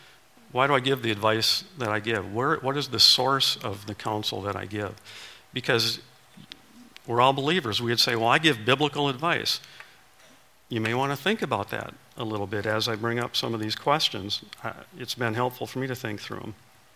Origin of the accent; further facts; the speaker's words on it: Wisconsin, United States; I was born and raised in Wisconsin, lived here most of my life.